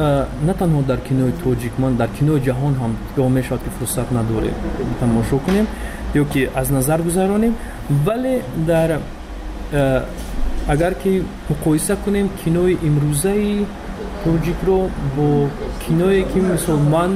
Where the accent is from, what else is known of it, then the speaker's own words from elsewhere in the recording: Tajikistan; now in outside Tajikistan; در بیرون از مرز تاجیکستان موسیقی ما رو نزدیکتر میکند با وطنمون